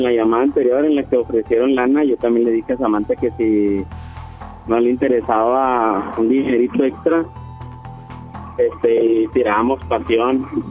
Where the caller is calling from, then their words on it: Monterrey, Nuevo León, Mexico; De Monterrey.